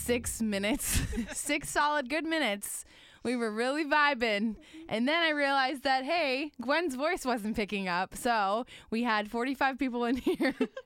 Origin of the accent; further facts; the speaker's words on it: West Palm Beach, Florida, United States; now in Jacksonville, United States; No, I'm from West Palm Beach.